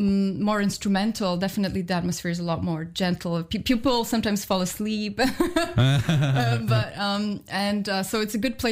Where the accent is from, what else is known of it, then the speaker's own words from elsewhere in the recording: Poland; English is a second language; My parents, for example, my parents' generation, I come from Poland.